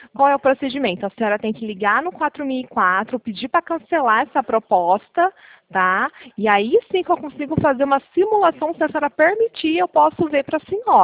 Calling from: Pirassununga, São Paulo, Brazil; sou de Pirassununga, interior de São Paulo.

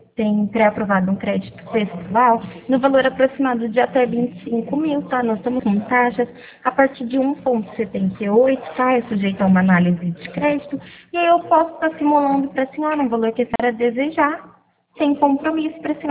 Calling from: Araras, São Paulo, Brazil; Olha, hoje eu estou aqui em Araras, tá? Aqui no interior de São Paulo.

